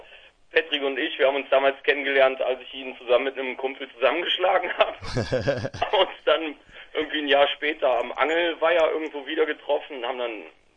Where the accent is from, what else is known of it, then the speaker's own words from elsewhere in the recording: Aachen, North Rhine-Westphalia, Germany; Ja, ich bin der einzige Aache der Band.